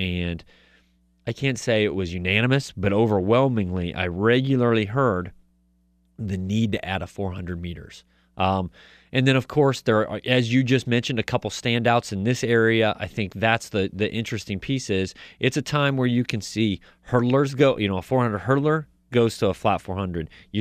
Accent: Iowa, United States; also born or lived in Indiana; I grew up here in Iowa, but I lived in Indiana for the 5 years before I moved back

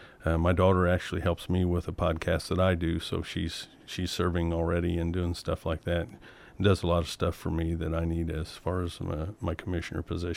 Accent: Indiana, United States; Been in Johnson County my whole life. I don't know anywhere else to be.

